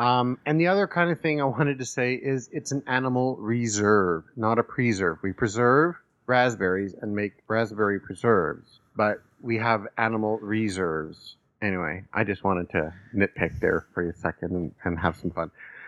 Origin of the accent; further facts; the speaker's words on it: northern Mexico, Mexico; now in Canada; It's your favorite northern Mexican who's uncircumcised that lives in eastern Canada.